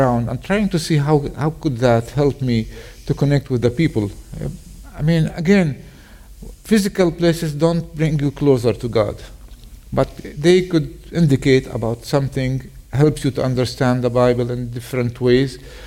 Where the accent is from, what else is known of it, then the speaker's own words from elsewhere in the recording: Nazareth, Northern District, Israel; Yeah, I'm a Nazarene. I was born in Nazareth. I grew up in Nazareth, and I married a woman from Bethlehem. So we're covering the the two places. Yeah, I'm a Nazarene.